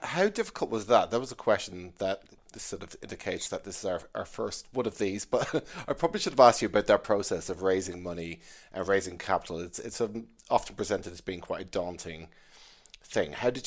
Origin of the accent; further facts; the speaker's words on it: Ireland; even for me as an Irish person, is something I've lived through